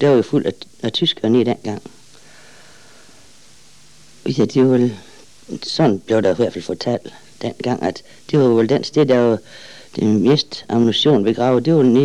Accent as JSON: {"language": "Danish", "town": "Ydby", "region": "Central Denmark Region", "country": "Denmark", "tie": "born or raised there", "also_born_or_lived": "Dag", "said": "Jeg er født i Dag. Ja, krigen var brudt ud, der boede vi i Dag, men så flyttede vi til Ydby lige her. Så min barndom og min første ungdom, det er inde i Ydby."}